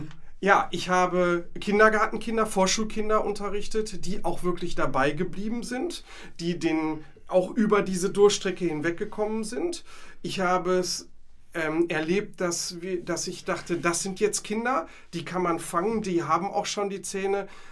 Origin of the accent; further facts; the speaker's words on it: North Rhine-Westphalia, Germany; zum einen kommen wir beide aus Nordrhein-Westfalen, Ralf aus dem Münsterland und ich aus Ostwestfalen, und sind beide in Posaunenchören groß geworden.